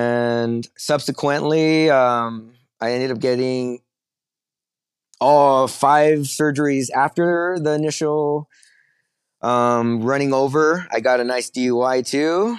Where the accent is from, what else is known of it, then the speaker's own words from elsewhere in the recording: Pico Rivera, California, United States; No, I'm from East LA. There's a small city called Pico Rivera.